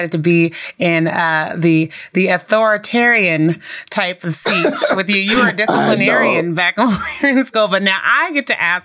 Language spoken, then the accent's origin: English; San Francisco, California, United States; I mentioned to a lot of people growing up in San Francisco and some of the areas in San Francisco, it's tough.